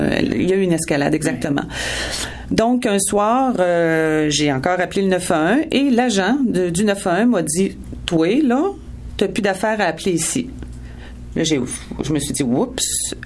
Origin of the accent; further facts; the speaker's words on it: Montreal, Quebec, Canada; Oui, Laval, par contre, contrairement à moi, je suis de Montréal.